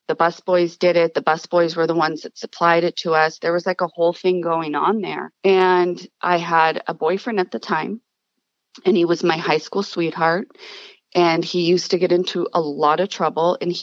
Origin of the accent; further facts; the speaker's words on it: Burbank, California, United States; I was born in Burbank, California. We lived in the valley for, until I was about 8 years old.